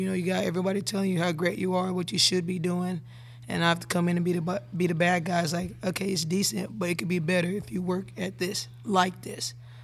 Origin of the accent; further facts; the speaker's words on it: Steele, Missouri, United States; So I'm originally from Steel, Missouri, in the Boot Hill.